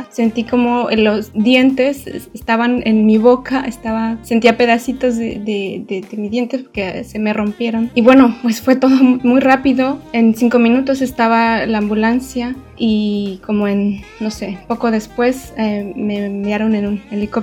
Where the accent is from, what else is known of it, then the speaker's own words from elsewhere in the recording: Mexico City, Mexico; now in Donauwörth, Germany; Bueno, yo soy de la Ciudad de México, viviendo en Alemania desde hace 7 años. En Augsburg estuve, en abril nos mudamos a Donauwörth, que es una ciudad un poco más al norte, pero en Bayern, en Baviera, entonces estamos acá por el sur de Alemania.